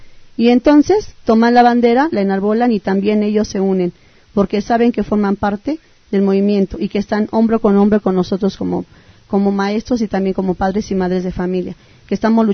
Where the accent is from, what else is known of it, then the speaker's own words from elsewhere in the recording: Mexico; yo también soy mexicano.